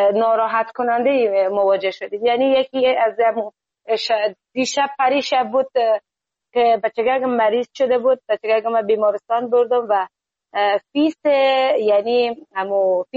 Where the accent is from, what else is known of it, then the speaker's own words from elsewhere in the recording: Afghanistan; now in Iran; گفتم از افغانستان هستم.